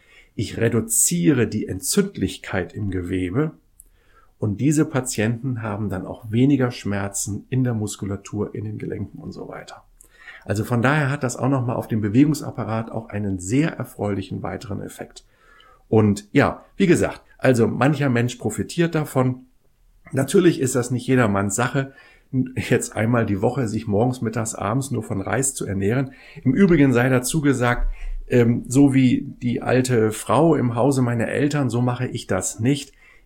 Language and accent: German; Kiel, Schleswig-Holstein, Germany; da war ich noch ein kleiner Junge gewesen, bin in Kiel ja groß geworden